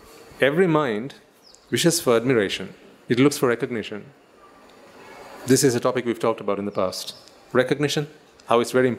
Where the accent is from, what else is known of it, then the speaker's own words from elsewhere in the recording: Sri Lanka; I'm Sri Lankan like no one else.